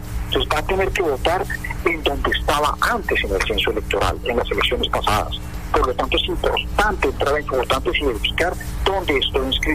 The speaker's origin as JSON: {"language": "Spanish", "country": "Colombia", "said": "como buenos colombianos"}